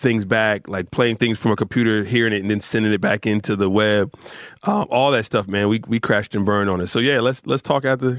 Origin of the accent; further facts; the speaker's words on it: Rahway, New Jersey, United States; also born or lived in Newark; So I mean, I'm from Jersey. It's just like I was born in Newark, but I was raised in Rahway.